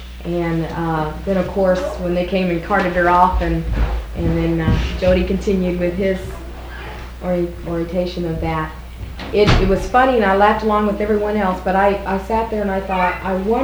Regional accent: Texas, United States; And every time you'd say, you know, I'm from the United States, I'm from Texas, almost their first response was, ah, Dallas!

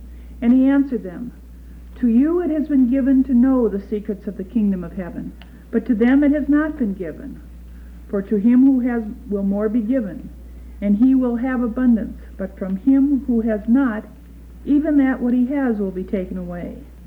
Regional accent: Milwaukie, Oregon, United States; I'm from Milwaukee, Oregon, which happens to be a suburb of Portland.

